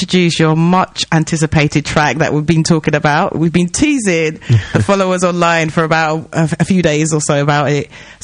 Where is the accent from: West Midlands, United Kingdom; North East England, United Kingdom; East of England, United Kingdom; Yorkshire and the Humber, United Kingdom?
East of England, United Kingdom; I'm Essex, but, you know.